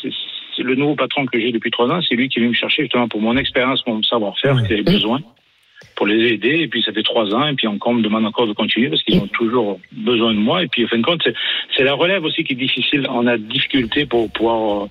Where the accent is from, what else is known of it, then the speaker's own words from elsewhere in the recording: Quebec, Canada; moi, je suis d'origine du Québec, et chez moi, la retraite est à 67 ans depuis longtemps.